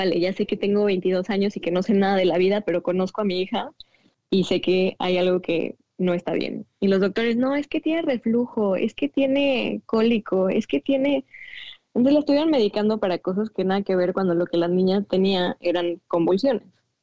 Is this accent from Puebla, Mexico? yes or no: no; State of Mexico, Mexico; moved away as an adult; now in United States; Yo soy de la Ciudad de México. Bueno, realmente no es la Ciudad de México, es como Estado de México, pero está pegada. Es en la zona de satélite. Ahí nací, ahí crecí y llevo aquí en Estados Unidos 10 años ya.